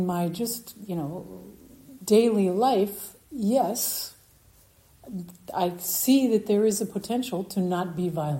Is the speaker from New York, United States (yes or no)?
yes; New York, United States; We're about the same age. We're both from New York, the same kinds of social circles, you know, born into privilege.